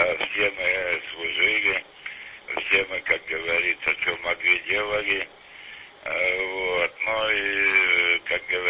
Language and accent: Russian; Barnaul, Altai Krai, Russia; алтайский, просто здесь уже куда папа, туда и я ездил, вот, барнаульский, алтайский, как говорится, ну, станцию Стагненко, Барнаул, сам бывший россиянин